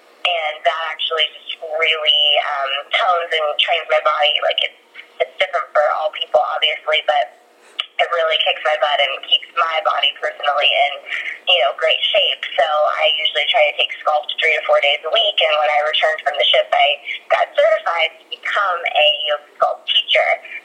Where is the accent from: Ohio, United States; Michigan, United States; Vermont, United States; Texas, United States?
Ohio, United States; Columbus; So I grew up dancing in Columbus, Ohio, where competition dance was like a big thing in the Midwest.